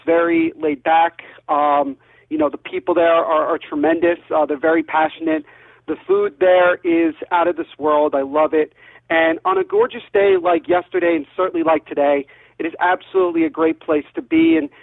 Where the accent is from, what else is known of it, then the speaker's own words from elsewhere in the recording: Little Silver, New Jersey, United States; I'm from Little Silver, New Jersey, which is more in the central, or if you're from South Jersey, more of the north area.